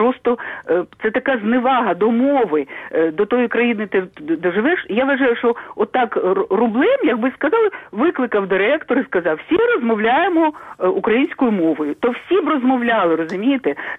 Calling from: Kyiv, Ukraine

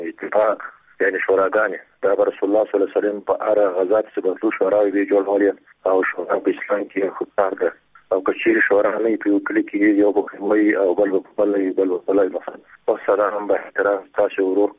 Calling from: Paktika, Afghanistan; زه د پکتیکا ولایت دی حیاتل ولسوالۍ سره چې تاسو سره تماس کوم.

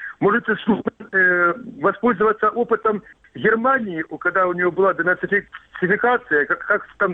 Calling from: Kramatorsk, Donetsk Oblast, Ukraine; Краматорск.

